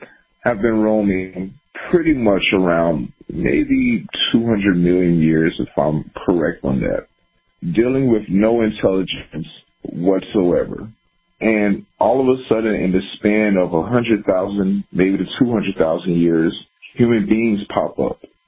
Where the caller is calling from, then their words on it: Coral Springs, Florida, United States; I love everything that you're doing. I'm calling from Coral Springs, Florida.